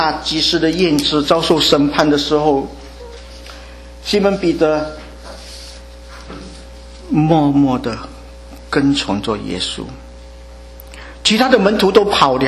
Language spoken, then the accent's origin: Chinese; China; 特别对我们来说，我们中国人很爱面子。